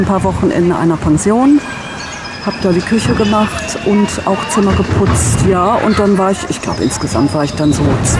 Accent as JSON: {"language": "German", "town": "Haltern", "region": "North Rhine-Westphalia", "country": "Germany", "tie": "born or raised there", "said": "Den Jugendschwimmer habe ich bei uns zu Hause in Haltern gemacht, das weiß ich noch."}